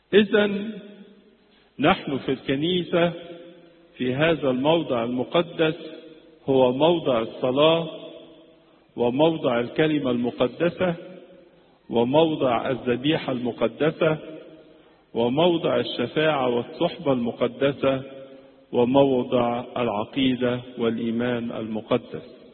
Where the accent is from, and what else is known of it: Egypt